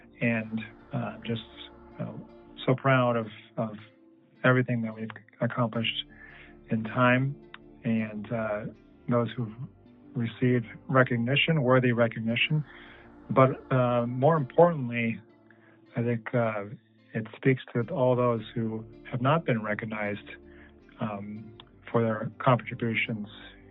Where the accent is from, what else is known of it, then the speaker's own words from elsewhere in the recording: Chicago, Illinois, United States; born there; I was born in Chicago.